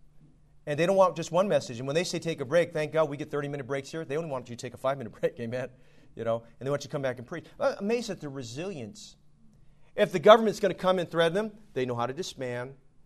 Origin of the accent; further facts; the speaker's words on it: United States; born there; because I'm American-born and I don't speak the language.